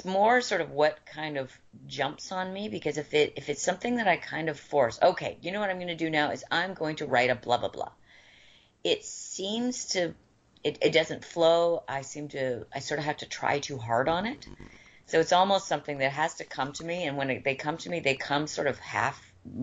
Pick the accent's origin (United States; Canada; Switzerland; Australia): Canada; Vancouver, British Columbia; I'm from Vancouver, so I'm, you know, very aware of it.